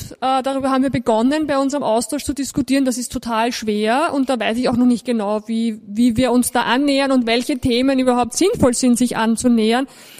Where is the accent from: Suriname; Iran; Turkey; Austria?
Austria; als Österreicherin eben tatsächlich in einem reichen Land zu leben